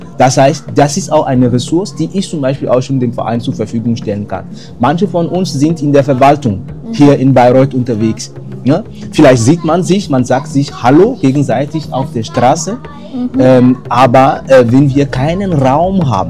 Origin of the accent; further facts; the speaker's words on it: Benin; ich komme ursprünglich aus Benin, meine Frau ist deutsch, meine Kinder sind deutsch